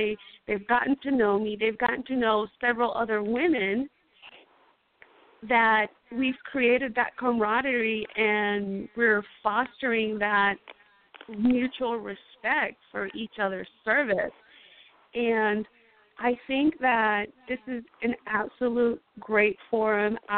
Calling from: Sacramento, California, United States; I'm actually calling from Sacramento, California.

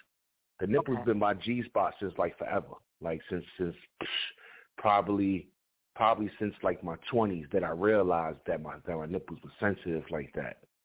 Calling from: Brooklyn, New York, United States; I'm calling from Brooklyn, New York.

